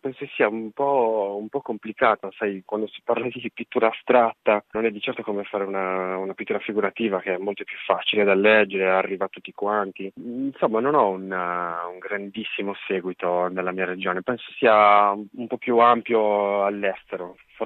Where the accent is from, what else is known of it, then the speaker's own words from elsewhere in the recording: Sardinia, Italy; Io vengo dalla Sardegna, la Sardegna forse è un po' più verde.